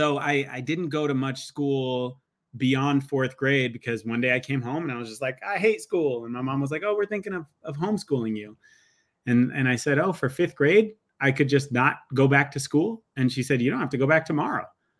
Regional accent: Seattle, Washington, United States; I grew up in the Northwest primarily, in and around Seattle. Grew up pretty broke.

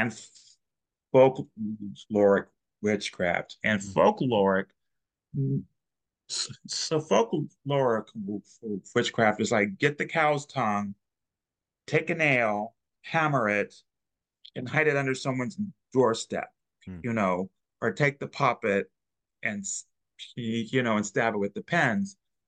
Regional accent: Texas, United States; And I grew up in Texas.

